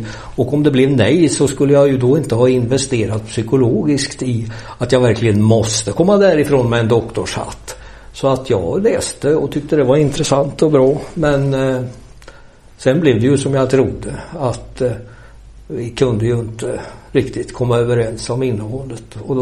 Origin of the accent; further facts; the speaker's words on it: Västra Götaland County, Sweden; born there; Jag är ju född i Dalsland.